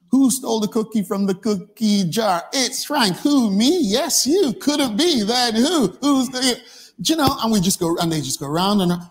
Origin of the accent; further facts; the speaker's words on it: Nigeria; Because, you know, as a Nigerian, Nigerian children aren't really